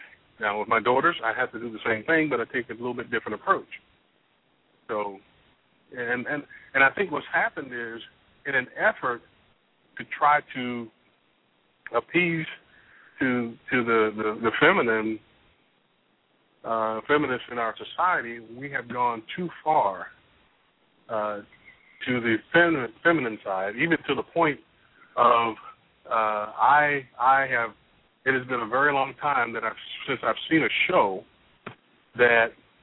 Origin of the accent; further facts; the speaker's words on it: South Carolina, United States; also born or lived in Ohio; I'm from South Carolina, so we had a little bit different outlook on things down here. I was born in Ohio. And I was raised down here.